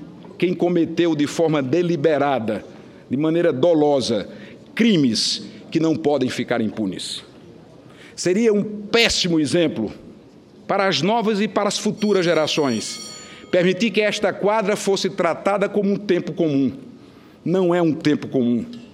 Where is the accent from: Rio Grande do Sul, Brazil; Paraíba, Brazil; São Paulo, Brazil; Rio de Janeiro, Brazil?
Paraíba, Brazil; Eu, na Paraíba, saí da Paraíba e fui à Avenida Paulista, como brasileiro, participar de manifestações.